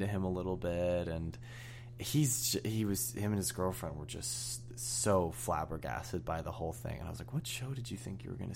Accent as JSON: {"language": "English", "town": "San Francisco", "region": "California", "country": "United States", "said": "because I'm from San Francisco, and we did 4 weeks there"}